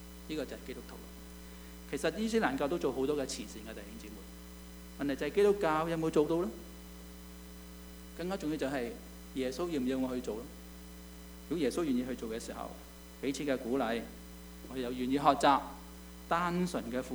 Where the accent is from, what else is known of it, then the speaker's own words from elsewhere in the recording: China; 因为我们中国人都是，我自己都是这样